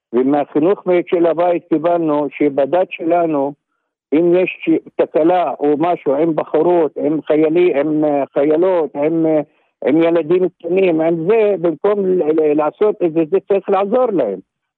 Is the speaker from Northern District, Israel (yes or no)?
yes; Maghar, Northern District, Israel; אנחנו ממרר, מכפר מרר.